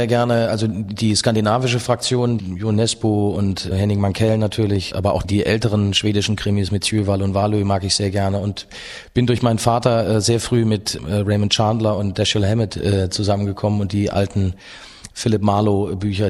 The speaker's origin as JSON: {"language": "German", "town": "Mainz", "region": "Rhineland-Palatinate", "country": "Germany", "tie": "born there", "said": "Ich bin ja in Mainz geboren und habe dann, bevor ich dann Richtung Potsdam aufgebrochen bin, habe ich auch einige Abende dann auch gerne mal in Frankfurt oder in Wiesbaden verbracht"}